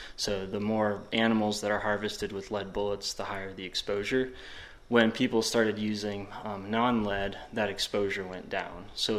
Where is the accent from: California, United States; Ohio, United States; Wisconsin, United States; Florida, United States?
Wisconsin, United States; I'm from Wisconsin, you've got a 9-day deer hunting season